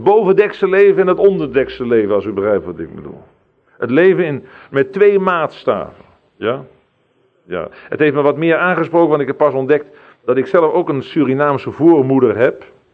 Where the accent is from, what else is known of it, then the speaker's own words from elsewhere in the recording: Netherlands; Wat hebben wij als Nederlanders daar niet een wandaden op ons geladen, terwijl wij zo'n vrome natie waren.